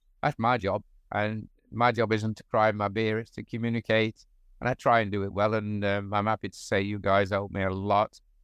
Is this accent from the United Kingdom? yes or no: yes; East Midlands, United Kingdom; I'm from Nottinghamshire, but not very further north.